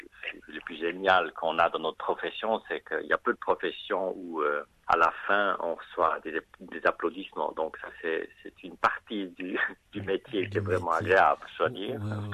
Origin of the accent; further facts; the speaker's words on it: Switzerland; Donc, comme je viens de Suisse, je voulais quand même mettre mon compositeur préféré de mon pays natal